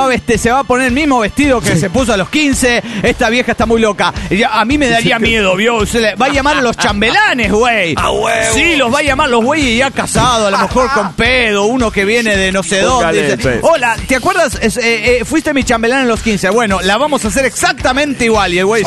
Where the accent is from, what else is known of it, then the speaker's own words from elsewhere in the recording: Asunción, Paraguay; ¡Vengo desde el Paraguay!